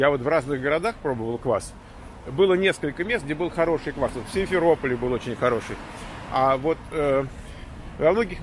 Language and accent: Russian; Moscow, Russia; я из Москвы.